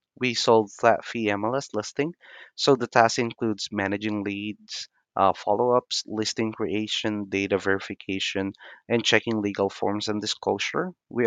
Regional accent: Cagayan Valley, Philippines; I'm from Marital Nueva Vizcaya, and I studied Bachelor of Science in Biology.

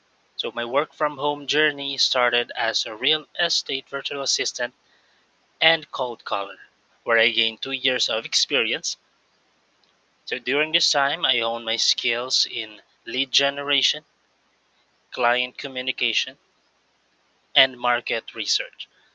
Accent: Mimaropa, Philippines; and I'm from Palawan.

